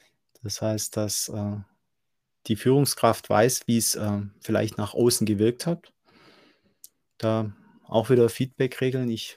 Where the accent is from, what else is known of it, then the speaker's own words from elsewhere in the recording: Germany; Ich weiß, es ist immer schwierig, als Deutscher zu vertrauen.